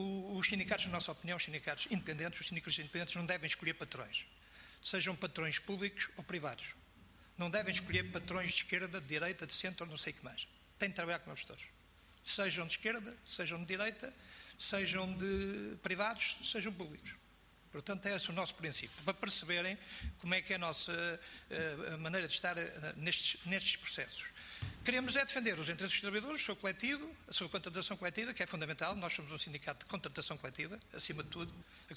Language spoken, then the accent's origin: Portuguese; Santo Tirso, Norte, Portugal; Eu sou de Santo Tirso, portanto tinha lá um cavalinho.